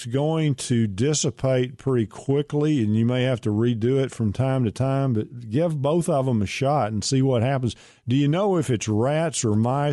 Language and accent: English; Pittsburgh, Texas, United States; I am from Pittsburgh, Texas, with Bo Pilgrim and a lot of other cool people.